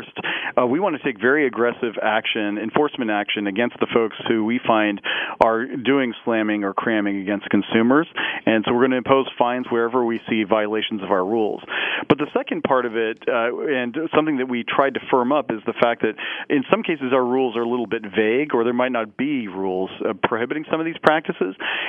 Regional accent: Parsons, Kansas, United States; even my hometown of Parsons, Kansas, that a lot of rural areas are being left behind.

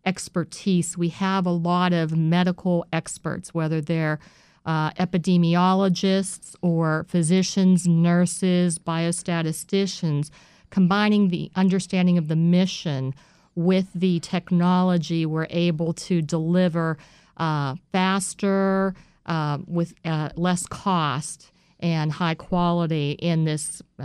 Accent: Pittsburgh, Pennsylvania, United States; So I was born and raised in Pittsburgh.

